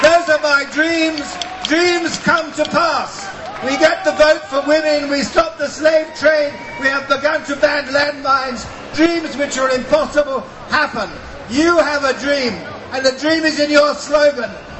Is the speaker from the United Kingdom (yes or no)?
yes; England, United Kingdom; I would like to say, as an Englishman, British passport, served in the army, paid my taxes, and really proud of my country, I am now ashamed.